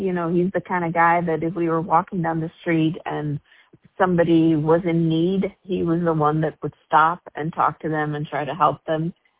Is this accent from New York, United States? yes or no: yes; New York, United States; I mean, he came from Oregon, I was from New York, and I'm half Dominican, half East Indian